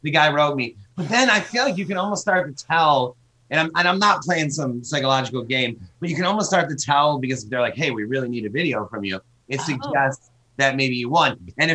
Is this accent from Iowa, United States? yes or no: no; Michigan, United States; So I live in Michigan. I grew up in Michigan.